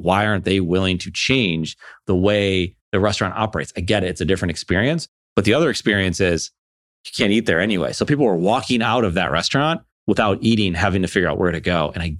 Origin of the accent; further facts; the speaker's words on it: Buffalo, New York, United States; I'm from Buffalo.